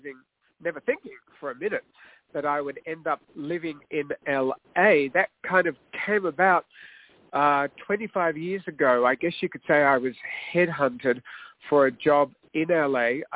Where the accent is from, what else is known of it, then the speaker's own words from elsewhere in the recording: Melbourne, Victoria, Australia; now in California, United States; Well, I'm from Melbourne, Australia, where I was always a movie-struck kid